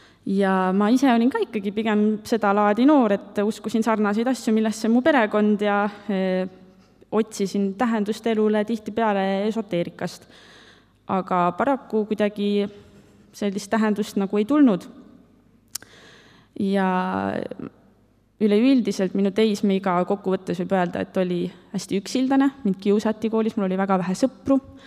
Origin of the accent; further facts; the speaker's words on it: Viljandi, Viljandi County, Estonia; Ma olen sündinud ja kasvanud üles Viljandis, ülikoolis käisin ka seal. Ma olen klassikalisest Eesti kärgperest.